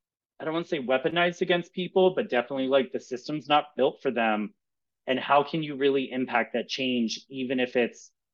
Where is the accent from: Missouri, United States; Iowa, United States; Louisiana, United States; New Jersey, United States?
New Jersey, United States; Camden; also born or lived in Baltimore; I grew up in Camden and Baltimore.